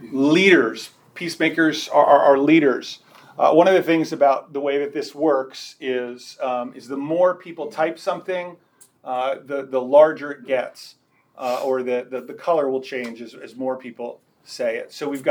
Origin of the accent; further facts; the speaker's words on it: Union, New Jersey, United States; I grew up in Union, New Jersey.